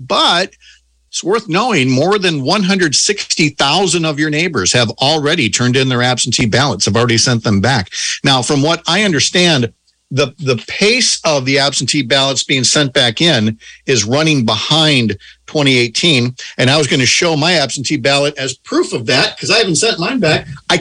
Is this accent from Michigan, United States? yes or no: no; St. Paul, Minnesota, United States; Well, I grew up in St. Paul.